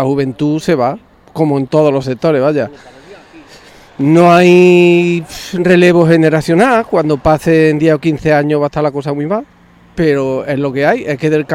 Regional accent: Lora de Estepa, Andalusia, Spain; De Lora de Estepa.

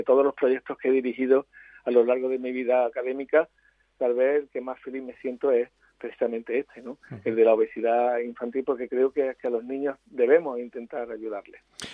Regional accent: Puente Genil, Andalusia, Spain; hace ya mucho tiempo que llevo un programa de obesidad infantil en mi pueblo, en Puente Genil

